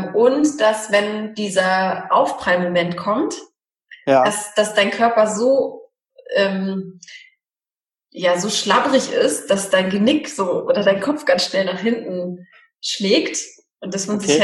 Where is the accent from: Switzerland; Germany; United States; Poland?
Poland; Ich bin ja auch Polin